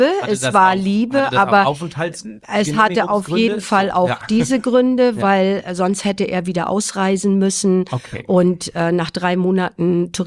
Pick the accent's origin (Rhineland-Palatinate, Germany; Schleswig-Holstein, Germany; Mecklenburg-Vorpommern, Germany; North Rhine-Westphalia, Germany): Schleswig-Holstein, Germany; born there; ich bin 59 Jahre alt, bin gebürtige Schleswig-Holsteinerin